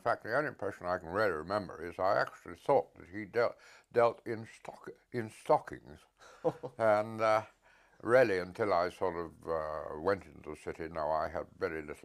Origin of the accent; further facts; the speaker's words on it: High Wycombe, South East England, United Kingdom; born there; I was born in High Wycombe, Buckinghamshire, in February 1915.